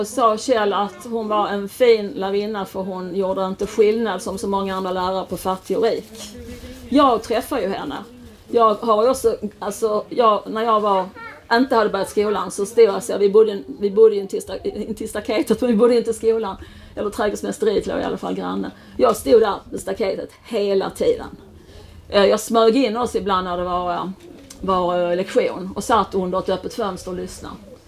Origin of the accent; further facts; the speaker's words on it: Skåne, Sweden; accent: Scanian; han bara konstaterade att jag pratar mycket skånska idag.